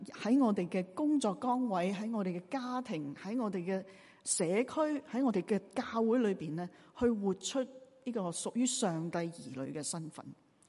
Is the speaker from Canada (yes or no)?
yes; Toronto, Ontario, Canada; also born or lived in Hong Kong; 其实我不是未去过外国读书，我在多伦多这里长大，在外国读过书的嘛，后来回到香港